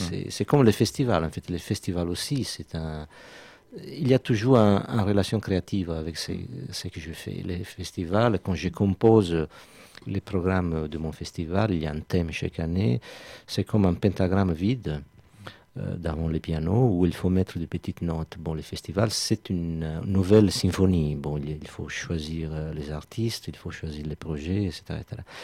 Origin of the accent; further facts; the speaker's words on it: Sardinia, Italy; French is a second language; je dirige le festival en Sardaigne qui s'appelle Time in Jazz dans mon village natal depuis 23 ans.